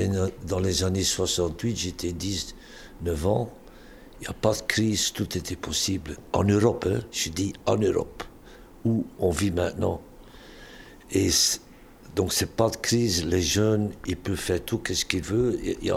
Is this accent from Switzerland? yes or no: no; Ostend, Flemish Region, Belgium; quand j'étais jeune à Ostende, dans les années 60